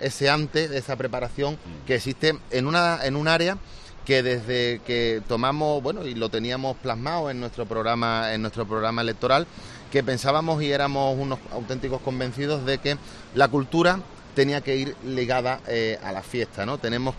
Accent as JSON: {"language": "Spanish", "town": "Conil de la Frontera", "region": "Andalusia", "country": "Spain", "said": "porque yo sea de Conil, ¿no?"}